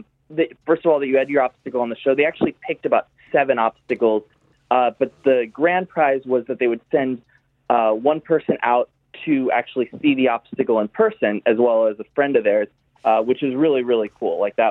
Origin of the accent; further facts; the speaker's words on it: Henderson, Nevada, United States; born there; I was born in Henderson, Nevada, Las Vegas, Nevada.